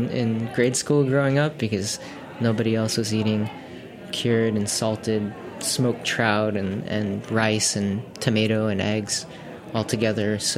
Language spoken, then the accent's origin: English; St. Louis, Missouri, United States; Well, so I grew up in St. Louis, Missouri, and but both of my parents had met in St. Louis, and they're both immigrants from the Philippines.